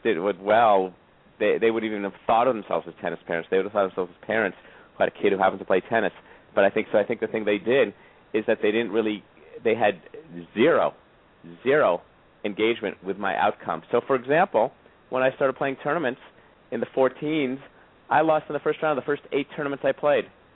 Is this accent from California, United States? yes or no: yes; California, United States; And I was and also growing up in California then, the University of California college system was a big way that churned in a lot of kids from points of public schools like myself.